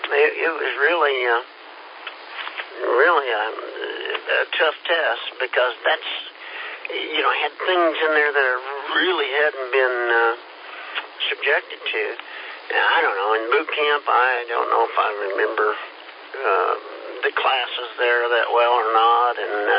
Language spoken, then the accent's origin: English; Kansas, United States; I was from Kansas, I guess, Keith, and it just didn't agree with me.